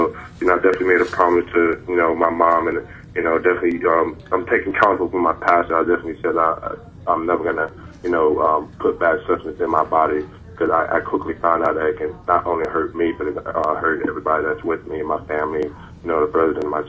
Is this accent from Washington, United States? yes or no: no; Tampa, Florida, United States; I'm from Tampa, Florida.